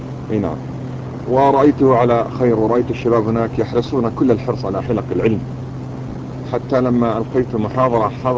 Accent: Ramallah and al-Bireh Governorate, Palestine; بل الرجل الآن ينام في قريتنا وهو من قضائنا بس ونحن من قضاء رام الله

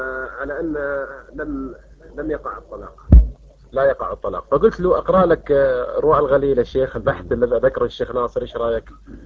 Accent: Jeddah, Makkah Province, Saudi Arabia; عندنا في جدة بل في المملكة العربية السعودية عموما

